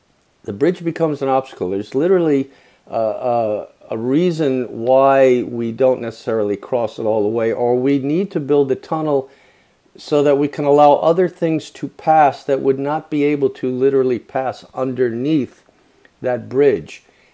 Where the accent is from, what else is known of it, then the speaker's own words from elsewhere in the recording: United States; And I knew this happened a good many times while I was growing up in the United States.